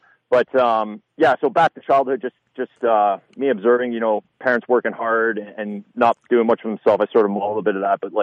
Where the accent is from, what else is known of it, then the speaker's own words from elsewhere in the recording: Burford, Ontario, Canada; So I'm from Canada, Ontario, Canada. I grew up in a small town called Burford, Ontario, rural farming community, you know, like when I say small town, like, you know, you're talking 1500 people.